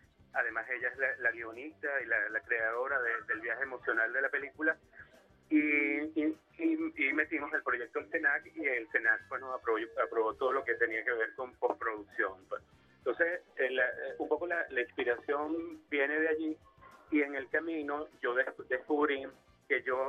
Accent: Carúpano, Sucre, Venezuela; also born or lived in Caracas; yo soy de Carúpano, nací en Caracas, pero desde los 4 años he vivido en este pueblo

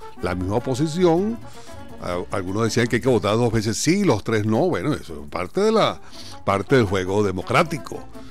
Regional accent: Venezuela; así somos nosotros los venezolanos, somos gente muy alegre, somos gente muy entregada, con mucho compromiso

